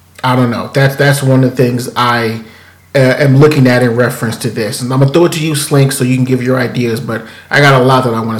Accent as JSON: {"language": "English", "town": "Houston", "region": "Texas", "country": "United States", "tie": "born there", "said": "I was born here. I was born in Houston, Texas, right?"}